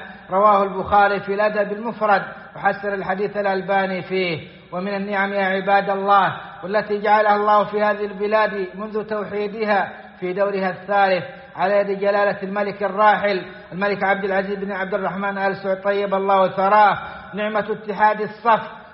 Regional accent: Saudi Arabia

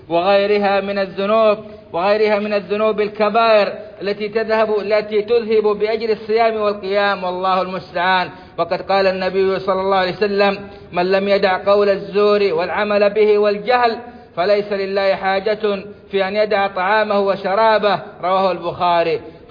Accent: Saudi Arabia; اللهم أدم على بلادنا السعودية أمنها وإيمانها

